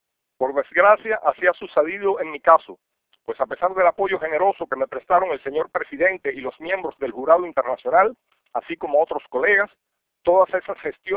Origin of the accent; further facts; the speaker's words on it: Cuba; en mi país es notable la labor de los centenares de organizaciones que de un modo u otro luchan en pro del respeto de los derechos humanos.